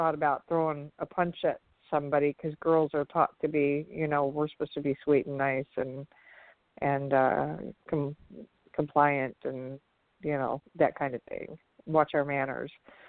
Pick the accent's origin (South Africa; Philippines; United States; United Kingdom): United States; Midwest; we're from the Midwest originally